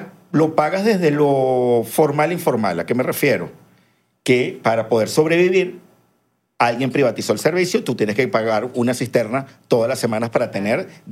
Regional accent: Venezuela; yo creo que a nosotros nos viene un sangre, sudor y lágrimas en función de los como ser venezolanos.

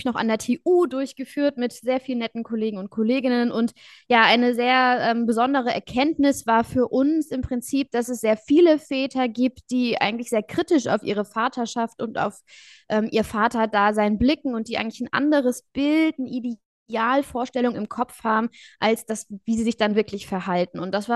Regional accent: Kiel, Schleswig-Holstein, Germany; ich bin Schleswig-Holsteinerin, ich komme aus Kiel und bin nun nach vielen Jahren auch beruflich wieder nach Kiel zurückgekehrt.

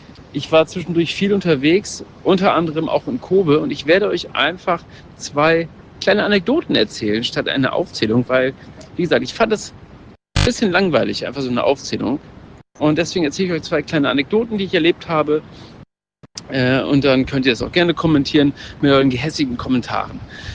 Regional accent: Germany; ja, ich bin Deutscher, habe ich dann gesagt.

